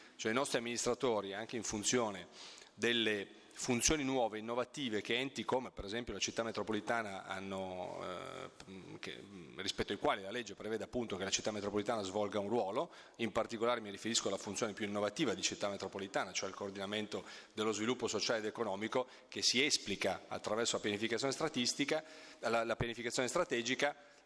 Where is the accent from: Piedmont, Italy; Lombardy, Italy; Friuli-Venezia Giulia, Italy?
Piedmont, Italy; Turin; io sono di Torino, porto l'esperienza torinese